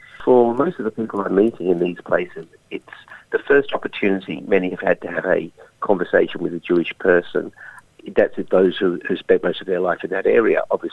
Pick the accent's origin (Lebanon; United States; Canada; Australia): Australia; born there; I was born in Australia, and my family's been here over 160 years.